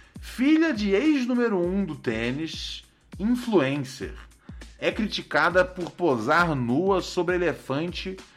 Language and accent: Portuguese; Brazil; como morador de São Paulo e como brasileiro